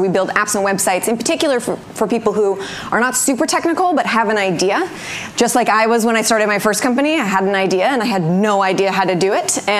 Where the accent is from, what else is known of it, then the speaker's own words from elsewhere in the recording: Pasadena, California, United States; I grew up here in Pasadena, born and bred. I went to Mayfield Senior. I went to Chandler School, where I was yesterday, living out my memories of awkwardness, but very dramatic nonetheless.